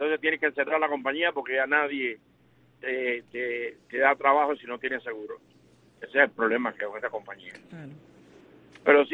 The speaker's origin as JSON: {"language": "Spanish", "country": "Cuba", "lives_now": "United States", "said": "a mi pueblo de Cuba espero que un día sea libre"}